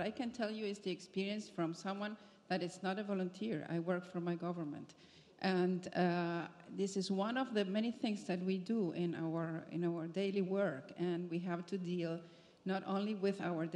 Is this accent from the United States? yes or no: no; Argentina; English is a second language; I'm from Argentina.